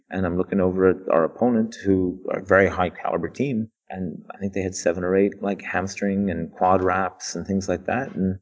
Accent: Cork, Munster, Ireland; now in United States; I promise I am Irish. I've lost a lot of my accent over my time here in the U.S. But I'm from Cork.

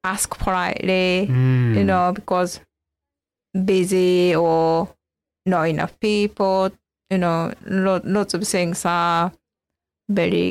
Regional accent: Tokyo, Japan; English is a second language; I'm from Tokyo.

